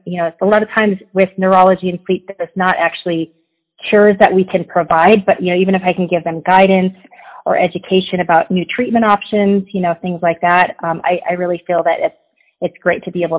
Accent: Minnesota, United States; moved away as an adult; I did not grow up in Utah, so I grew up in Minnesota, and I joined the military.

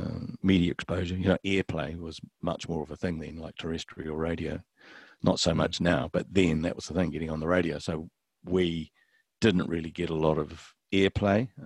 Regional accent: New Zealand; I hesitate to say that there's a animosity towards Kiwi acts, but, you know, that we're not Australian, and particularly then.

